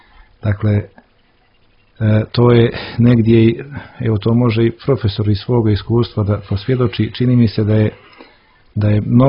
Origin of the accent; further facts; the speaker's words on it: Montenegro; nažalost to kod nas u Crnoj Gori još možda nije